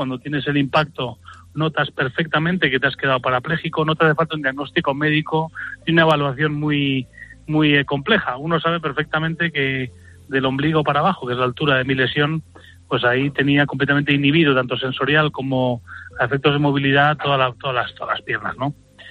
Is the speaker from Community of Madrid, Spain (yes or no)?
yes; Madrid, Community of Madrid, Spain; Yo soy de Madrid y estaba en Barcelona